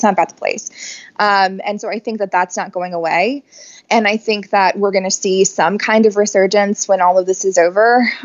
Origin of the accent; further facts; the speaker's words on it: North Carolina, United States; I came from North Carolina. I had no contacts.